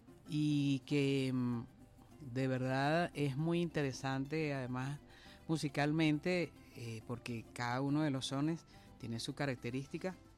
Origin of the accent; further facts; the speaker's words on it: Venezuela; cómo somos los venezolanos